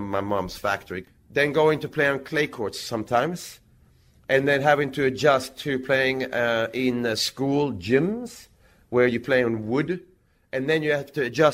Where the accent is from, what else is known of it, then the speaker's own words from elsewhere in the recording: Växjö, Kronoberg County, Sweden; English is a second language; I was doing clinics for kids in Växjö, in my hometown, and the coach for these kids, and they were like anything from 7 to 10, the coach was a year older than me.